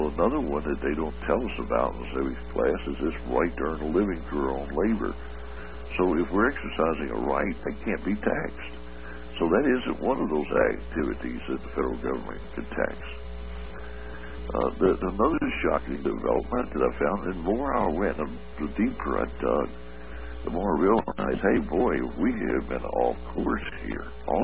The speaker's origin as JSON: {"language": "English", "town": "Lake Charles", "region": "Louisiana", "country": "United States", "tie": "born or raised there", "said": "right out of my hometown, Lake Charles, Louisiana"}